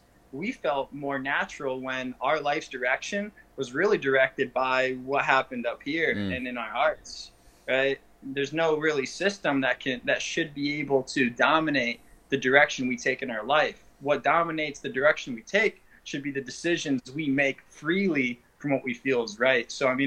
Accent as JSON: {"language": "English", "region": "Florida", "country": "United States", "said": "I'm from Florida."}